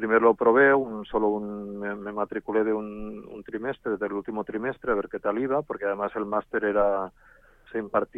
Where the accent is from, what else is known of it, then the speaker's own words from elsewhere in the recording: Mollet del Vallès, Catalonia, Spain; Radio Mollet, que es la emisora de mi pueblo, de mi ciudad